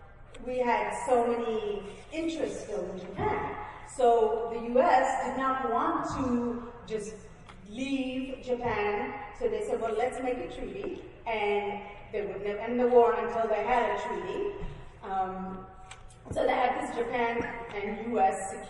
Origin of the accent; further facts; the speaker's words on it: Fiji; I am from Fiji.